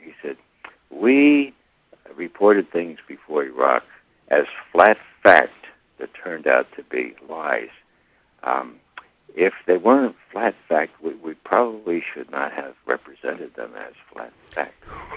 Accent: Bronx, New York, United States; I'm from the Bronx, and so we used to say, I'll give you a for instance.

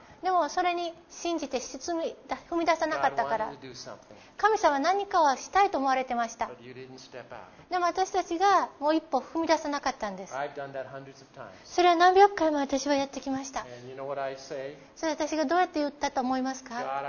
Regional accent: United States; Japanese is a second language; 私アメリカ人なんですが、アメリカにあんまり住んだ経験がないんで、

